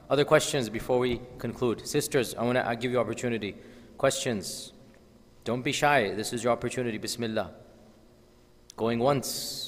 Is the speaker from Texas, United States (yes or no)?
yes; Houston, Texas, United States; So I grew up in Houston, went to University of Houston.